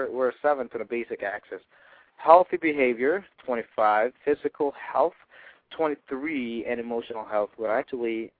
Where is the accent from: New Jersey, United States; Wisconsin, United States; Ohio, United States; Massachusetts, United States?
Wisconsin, United States; let's go to Wisconsin, because we're from Wisconsin, you know.